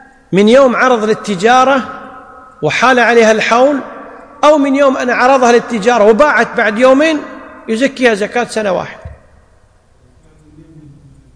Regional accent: Kuwait; مثل عندنا في الكويت العيش اللي يسمونها الرز

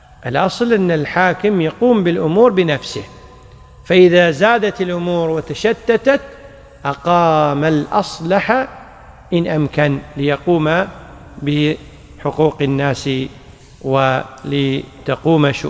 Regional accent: Kuwait; الأصل في القاضي طبعا عندنا في الكويت وفي أكثر الدول

